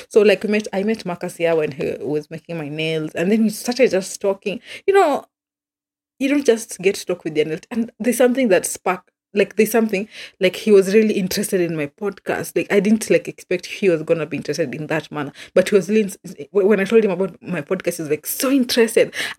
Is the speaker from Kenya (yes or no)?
yes; Kenya; Being a Kenyan is what it is.